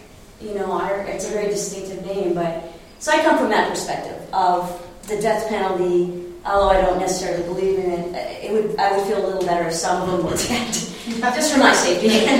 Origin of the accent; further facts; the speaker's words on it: Minnesota, United States; And so even though Minnesota doesn't have a death penalty, I'm from Minnesota, but it is a little scary for people like me who have done nothing wrong